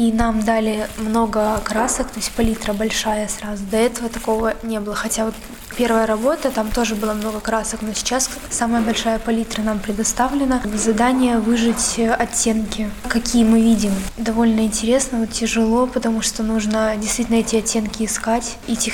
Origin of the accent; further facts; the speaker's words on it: Borovichi, Novgorod Oblast, Russia; из Боровичей, ученица ДШИ имени Лядова.